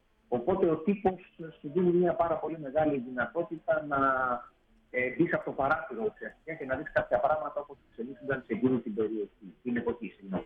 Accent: Greece; προφανώς είμαι Έλληνας

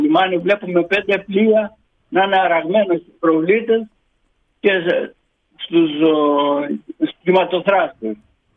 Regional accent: Greece; ήταν μια πολύ ωραία επαφή με την Ελλάδα, με την πατρίδα μου.

